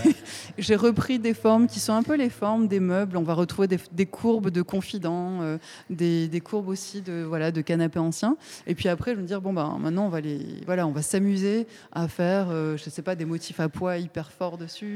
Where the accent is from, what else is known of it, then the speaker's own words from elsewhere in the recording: Nîmes, Occitanie, France; C'est parce que je suis de Nîmes